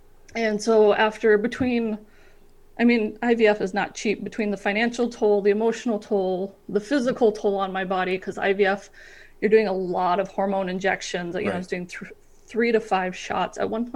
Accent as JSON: {"language": "English", "town": "Bozeman", "region": "Montana", "country": "United States", "tie": "born there", "also_born_or_lived": "Billings", "said": "I was born in Bozeman, which is one of the big tourist hotspots you hear of. The last 10 years I was there, I was in Billings on the east side of the state."}